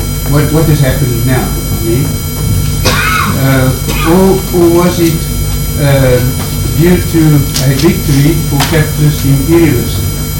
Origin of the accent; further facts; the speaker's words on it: South Africa; from South Africa.